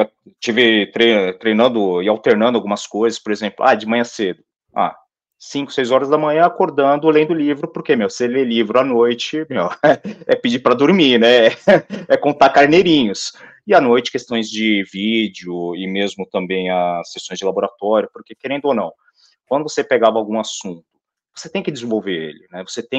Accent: São Paulo, Brazil; Eu estava morando no interior, nasci e cresci em São Paulo, mas eu tinha mudado para o interior devido à questão do serviço e eu acabei precisando retornar para São Paulo

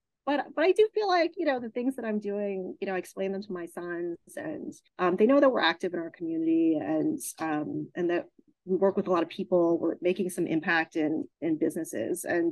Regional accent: New York, United States; I loved growing up in New York. It's not the easiest place to grow up in, but I think it makes you a very strong adult and just, you know, kind of street savvy.

